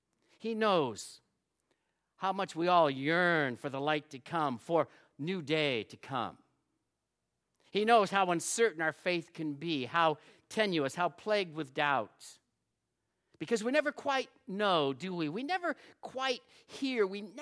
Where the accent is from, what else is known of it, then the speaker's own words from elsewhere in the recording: Phoenix, Arizona, United States; Hey, man, I'm from Phoenix. What do I know about driving in the snow, right?